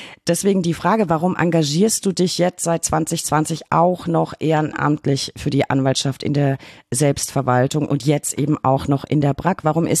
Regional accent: Bavaria, Germany; in meiner Heimat Unterfranken.

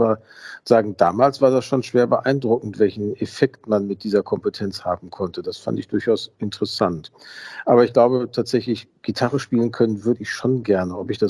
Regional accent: Gelsenkirchen, North Rhine-Westphalia, Germany; Ich bin in Gelsenkirchen-Schalke tatsächlich aufgewachsen, also auch in dem Stadtteil.

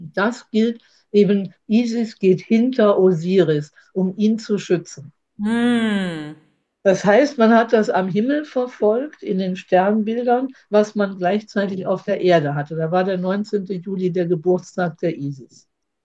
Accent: Rhineland, Germany; auch als Rheinländerin sowieso

